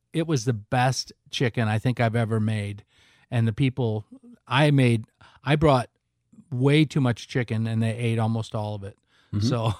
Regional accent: Reed City, Michigan, United States; I catered my friend's son's wedding up in my hometown of Reed City.

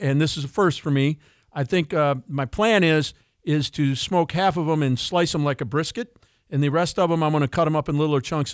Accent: Charlotte, North Carolina, United States; Well, it's my hometown, so I can call it whatever I want, right? I'm born and bred right there.

